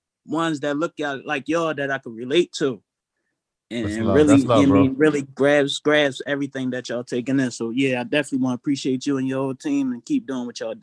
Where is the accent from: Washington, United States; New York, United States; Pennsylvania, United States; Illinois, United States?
Pennsylvania, United States; Philadelphia; I'm from Philly too